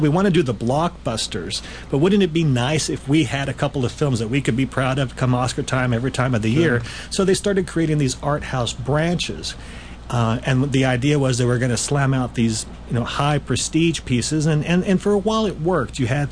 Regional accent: Midwest, United States; also born or lived in West Coast; I have memories of growing up in the Midwest and on the West Coast

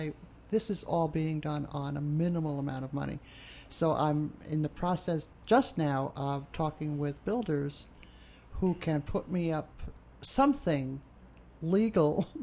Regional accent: New York City, New York, United States; I'm a New Yorker.

